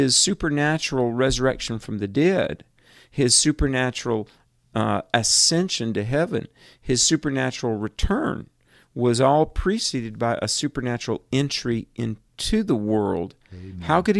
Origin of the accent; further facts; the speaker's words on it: North Carolina, United States; Day before yesterday, in my home state of North Carolina, in fact, in right near where I live, a young girl got bitten by a snake